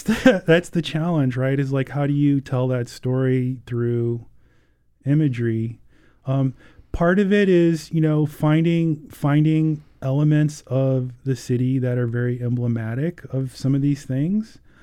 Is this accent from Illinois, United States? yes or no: yes; Chicago, Illinois, United States; now in Madison, United States; So my immediate impression before I moved here, I grew up in Chicago, but weirdly had never been to Madison up until kind of like in the last few years.